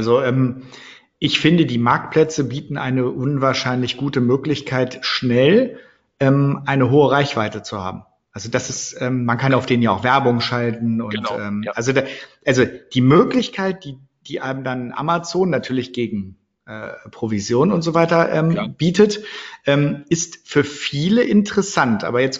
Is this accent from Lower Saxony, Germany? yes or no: yes; Wolfenbüttel, Lower Saxony, Germany; ich komme ja eigentlich aus Wolfenbüttel, einer Kleinstadt im südlichen Niedersachsen.